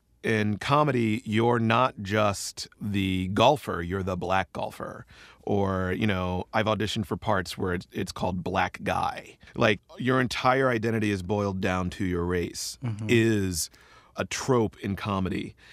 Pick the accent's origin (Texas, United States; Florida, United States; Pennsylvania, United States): Pennsylvania, United States; Philadelphia; born there; Which is ironic because I was born in West Philadelphia. Frankly, I'm from the streets, right?